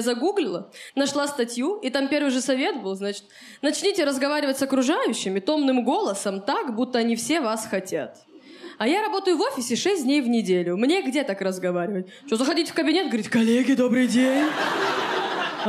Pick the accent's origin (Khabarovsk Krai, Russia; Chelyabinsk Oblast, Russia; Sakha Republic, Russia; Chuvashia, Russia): Khabarovsk Krai, Russia; Khabarovsk; now in Moscow, Russia; я из Хабаровска, вот, уже год живу в Москве